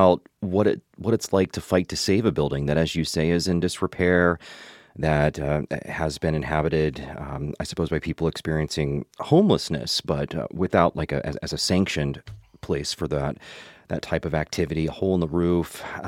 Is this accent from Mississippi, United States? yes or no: no; Kentucky, United States; Well, I'm from Kentucky, so let's go with that one.